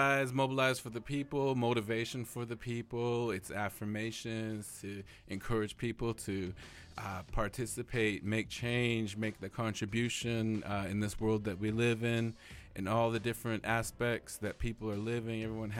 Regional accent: British Columbia, Canada; I'm from the Nitsitibi and Anishinaabe Indigenous peoples, and I'm born and raised here on this beautiful Coast Salish territory, Haichgosiam

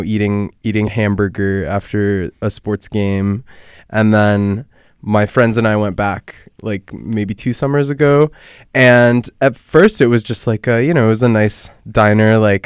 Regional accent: Seattle, Washington, United States; because I grew up in Seattle, and a few times through my childhood, like ended up like having like a soccer game

